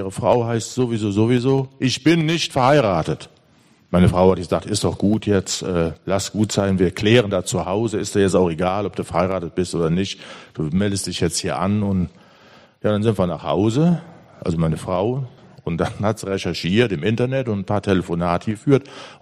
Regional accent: North Rhine-Westphalia, Germany; Aufgewachsen bin ich in der Nähe von Köln, in einem ganz normalen Elternhaus. Meine Eltern waren Arbeiter.

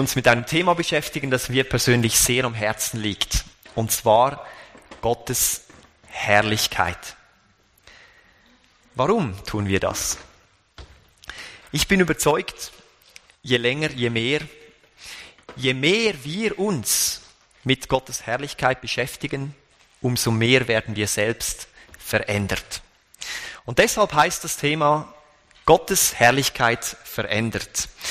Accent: Wohlen, Aargau, Switzerland; now in Dietlikon, Switzerland; in meinem Nachnamen versteckt sich eigentlich schon ziemlich viel, weil ich komme tatsächlich von Wohlen. Und das liegt im Kanton Aargau, also ich bin eigentlich ein gebürtiger Aargauer.

